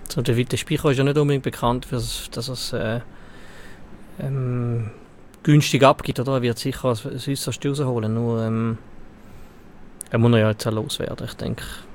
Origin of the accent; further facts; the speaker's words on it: Valais, Switzerland; Gut als Walliser.